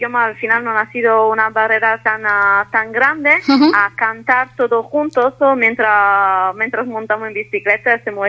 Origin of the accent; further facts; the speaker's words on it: Spain; Sí, somos todos españoles.